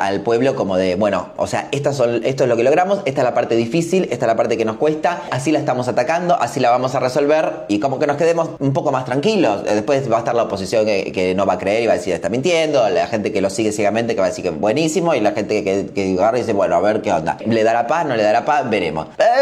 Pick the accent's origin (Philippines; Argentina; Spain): Argentina; Pero bueno, somos argentinos, es nuestra idiosincrasia.